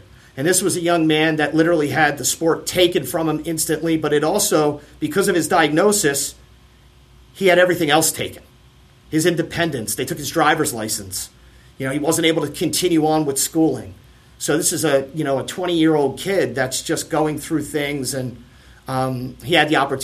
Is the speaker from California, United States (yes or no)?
no; Charlottesville, Virginia, United States; we're from Charlottesville, Virginia, and that's where the NCAA championships is going on this year, right?